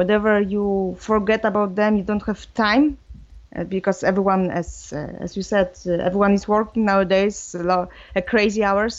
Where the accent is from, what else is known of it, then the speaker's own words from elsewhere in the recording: Poland; first language Polish; English is a second language; now in France; I'm living in France since 10 years now, I think. But now I'm coming from Poland. I think it's quite easy to detect that in my accent, but...